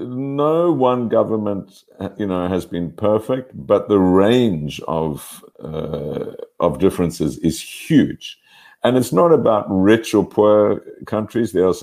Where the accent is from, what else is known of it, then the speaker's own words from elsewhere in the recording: Pretoria, Gauteng, South Africa; born there; I was born in Pretoria, so I'm very much a South African product